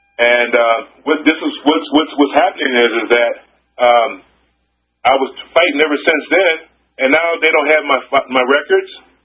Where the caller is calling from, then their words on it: Maple Grove, Minnesota, United States; I'm calling from Maple Grove, Minnesota.